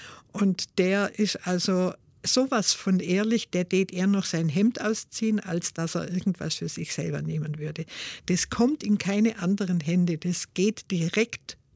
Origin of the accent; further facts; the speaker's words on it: Ulm, Baden-Württemberg, Germany; also born or lived in Mannheim; Ja, ich war verschüttet in Ulm. Das war prägend.